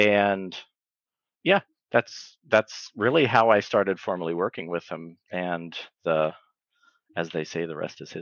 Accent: Indiana, United States; now in California, United States; I was originally from Indiana. I moved to California back in 2017

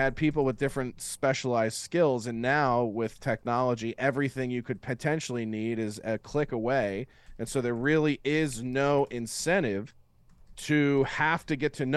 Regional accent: Philadelphia, Pennsylvania, United States; the thing I love about growing up in Delco and Philly is that it's a place that's sort of, their biggest trophy is their misery. But there's also this element of growing up sort of blue collar Irish

